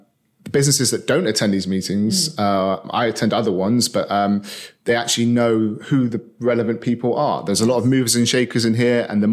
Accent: Paignton, South West England, United Kingdom; as a child growing up in Paignton, Paignton, always at the beach with the family.

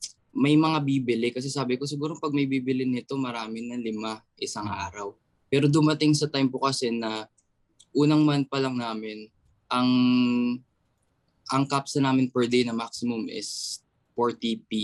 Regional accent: Taguig, Metro Manila, Philippines; Taga-Tagig ako

